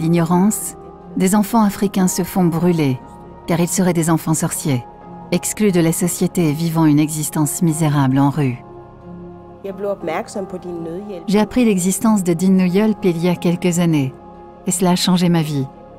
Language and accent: French; Ethiopia; En grandissant en Éthiopie, j'étais familière à la magie noire et la superstition.